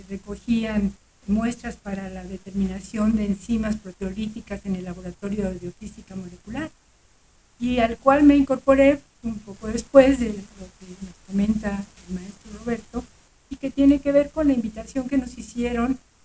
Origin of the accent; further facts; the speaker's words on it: Mexico City, Mexico; now in Morelos, Mexico; nosotros somos originarios de la Ciudad de México